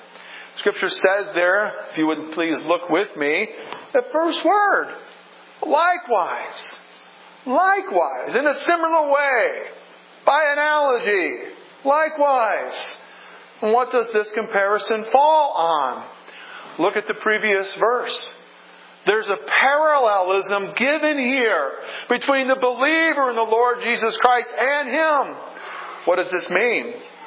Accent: the South, United States; I grew up in the South. And I heard my family members all the time say things like, I reckon.

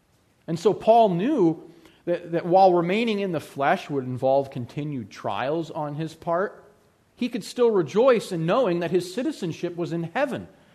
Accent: Pennsylvania, United States; also born or lived in Georgia; even though I was born and raised here in Pennsylvania, for 8 years in Georgia, I picked up some of that "y'all" a little bit.

